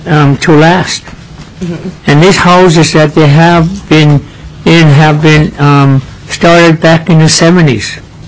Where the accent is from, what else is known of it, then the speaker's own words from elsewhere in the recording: Alaska, United States; born there; I was born in Anwar, but I live in NPRA.